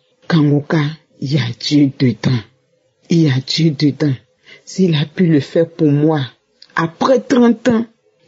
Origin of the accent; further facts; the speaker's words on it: Benin; Je suis une béninoise résidant au Bénin.